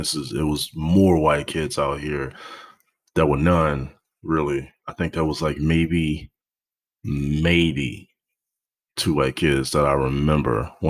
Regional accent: Texas, United States; where I grew up first in Texas, you know, going to an, you know, all black and brown school.

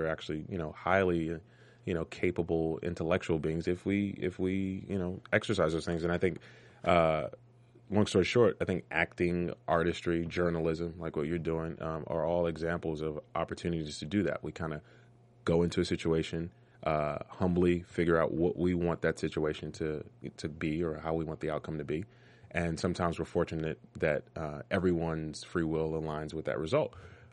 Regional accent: Washington, District of Columbia, United States; Well, I'm originally from Chocolate City, man. I'm from Washington, D.C.

